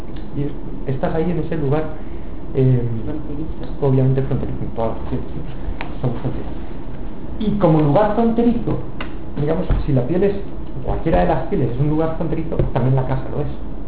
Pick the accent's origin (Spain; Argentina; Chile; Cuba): Spain; Madrid, Community of Madrid; Pues, por ejemplo, como madrileño que soy, para mí, entre casa y entorno.